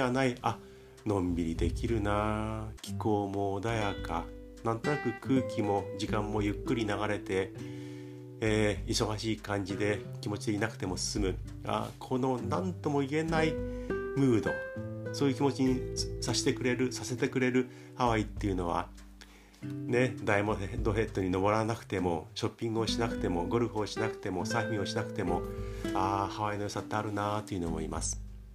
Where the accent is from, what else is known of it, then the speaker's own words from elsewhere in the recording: Yokosuka, Kanagawa, Japan; 例えば私が生まれ育った横須賀というところ、神奈川県の横須賀市、